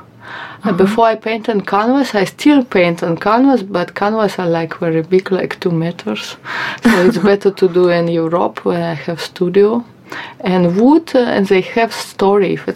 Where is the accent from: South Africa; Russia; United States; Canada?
Russia; Saint Petersburg; English is a second language; now in India; mm-hmm. I'm from Russia. I'm born in St. Petersburg, but last few years I live in India